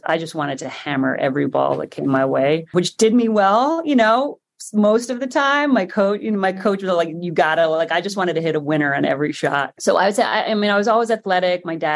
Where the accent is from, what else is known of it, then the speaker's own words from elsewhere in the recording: Ireland; And some of it was just that being Irish, we're like, we're tough, you know, we're underdogs.